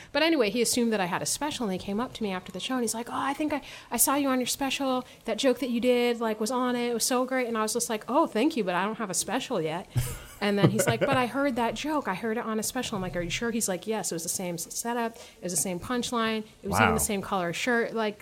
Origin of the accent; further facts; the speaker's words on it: Montana, United States; also born or lived in New York; So from 8 until I went to college, I lived in Montana.